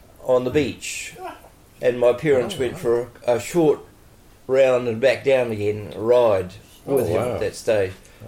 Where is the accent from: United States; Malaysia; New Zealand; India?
New Zealand; Richmond, Nelson; born there; No, I was born in Richmond, Nelson. My dad was a cheese and butter maker, and my mother was a psychiatric nurse